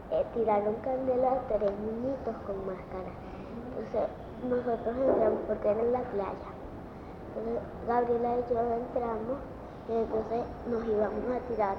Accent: Caracas, Capital District, Venezuela; born there; En Caracas también.

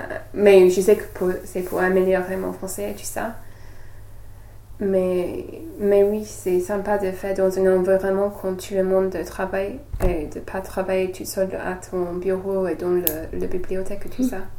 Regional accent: England, United Kingdom; French is a second language; now in France; c'est pas trop facile d'avoir un bail quand on est anglais

